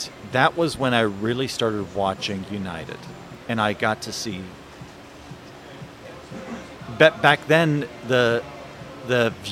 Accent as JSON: {"language": "English", "country": "Germany", "tie": "born or raised there", "said": "my father played for Ajax back in the 50s. And I grew up in Germany in the 70s."}